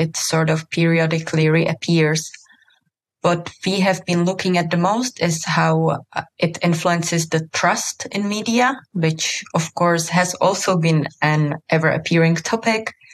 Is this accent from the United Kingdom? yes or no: no; Czechia; English is a second language; also born or lived in Bosnia and Herzegovina / Lebanon; I come from Czech Republic. But I have had the privilege of living and working in a couple of what you might call post-conflict countries, such as Bosnia and Herzegovina and Lebanon